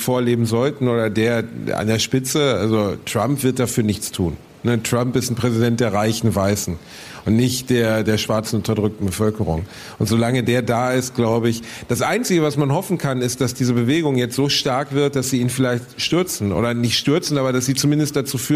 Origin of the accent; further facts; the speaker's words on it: Gelsenkirchen, North Rhine-Westphalia, Germany; zumindest in meiner Jugend in Gelsenkirchen, hat es keine Rolle gespielt, dass meine Mitschüler, und ich hatte auch türkische Freunde.